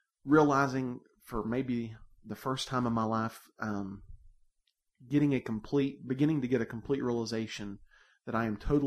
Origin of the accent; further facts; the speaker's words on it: Southern United States, United States; accent: Southern; Very similar. However, I'm not from Pennsylvania. I've got the Southern accent, if you can't already tell.